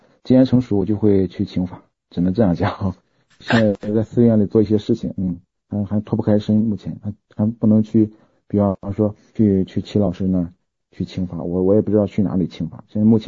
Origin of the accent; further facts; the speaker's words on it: Jinan, Shandong, China; 因为那个我在济南的，我老家是济南的